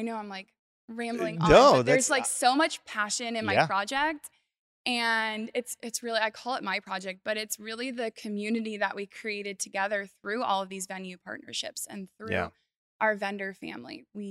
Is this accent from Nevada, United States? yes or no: no; California, United States; now in Texas, United States; I'm from Northern California, been in Texas for 12 years.